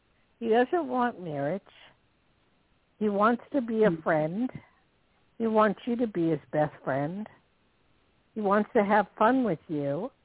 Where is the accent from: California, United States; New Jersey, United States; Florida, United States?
New Jersey, United States; Newark; also born or lived in Hawaii; I'm from Jersey, so I really love New York City.